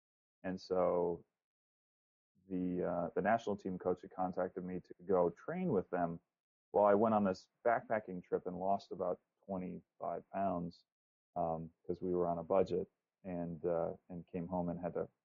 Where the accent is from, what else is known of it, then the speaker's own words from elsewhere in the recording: Chicago, Illinois, United States; So I grew up in Chicago. First suburb north of Chicago.